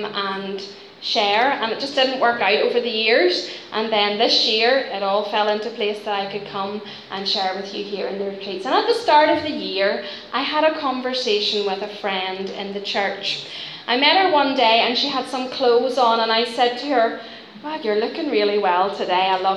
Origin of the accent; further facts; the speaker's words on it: Northern Ireland, United Kingdom; you can tell that I'm not from around these parts. I'm from, I'm from Ireland. Yeah, it's hard to hide that one, isn't it?